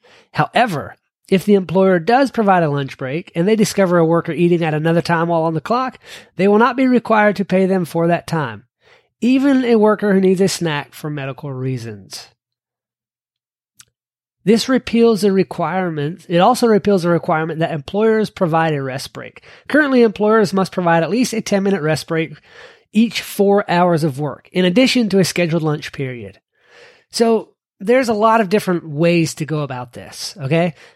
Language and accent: English; Kentucky, United States; my home state of Kentucky